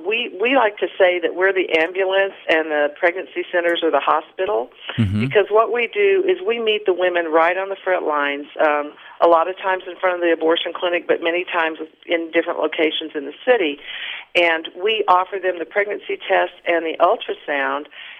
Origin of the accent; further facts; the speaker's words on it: El Paso, Texas, United States; moved away as an adult; now in Montgomery, United States; Well, I am originally from El Paso, Texas. My husband and I moved to Montgomery, Alabama 30 years ago